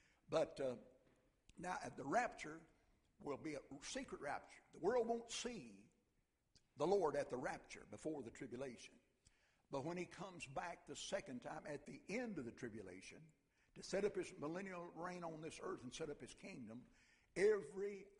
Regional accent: Soddy, Tennessee, United States; I traveled down to Saudi, where I'm born and raised in Saudi, Tennessee, to see my mother.

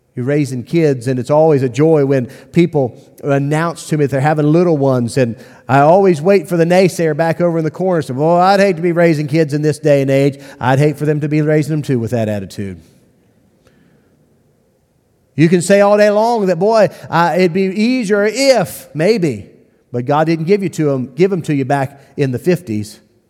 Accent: Ireland; I'm Irish.

